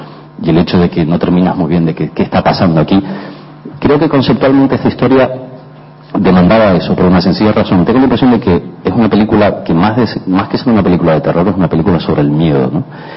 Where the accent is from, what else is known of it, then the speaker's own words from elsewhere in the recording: Spain; Inevitablemente soy español, ¿no? Y como español, yo creo que casi te diría de forma inconsciente reflejo la realidad de mi país